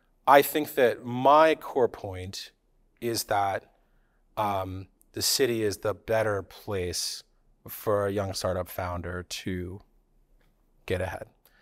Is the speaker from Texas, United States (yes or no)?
no; New Jersey, United States; Middle school and high school in New Jersey. And when you're growing up in a suburb in New Jersey, you know where you are is not where the action is.